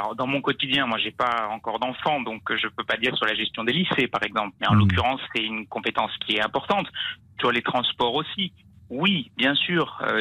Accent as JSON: {"language": "French", "town": "Limoges", "region": "Nouvelle-Aquitaine", "country": "France", "said": "Moi, je suis du Limousin, je suis de Limoges."}